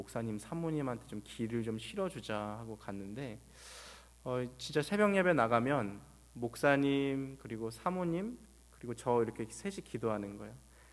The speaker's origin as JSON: {"language": "Korean", "country": "South Korea", "said": "제가 원래는 이 지방 출신이어서"}